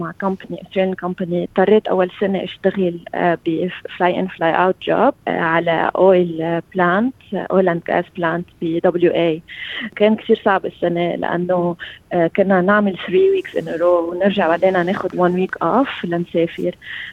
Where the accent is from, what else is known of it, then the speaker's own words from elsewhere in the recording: Lebanon; now in Australia; هلا أكيد دفنتلي إنه أنا لبنانية وصلي قد عايشة بلبنان ولبنان وطني، بس كل ما عايش بأستراليا بحس إنه عم بنغرم أكثر بهالبلد